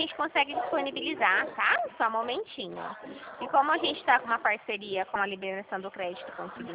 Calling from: São Paulo, Brazil

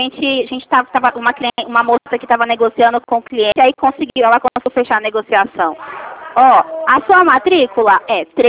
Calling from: Ribeirão Preto, São Paulo, Brazil; Eu falo aqui de Ribeirão Preto, interior de São Paulo.

